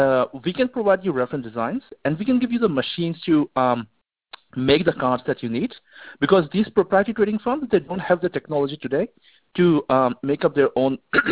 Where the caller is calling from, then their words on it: Australia; So I'm talking from Australia.